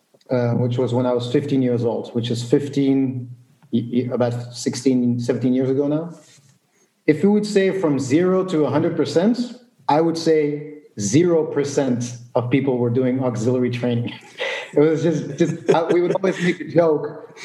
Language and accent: English; Belgium; I come from Belgium, which is a rich country.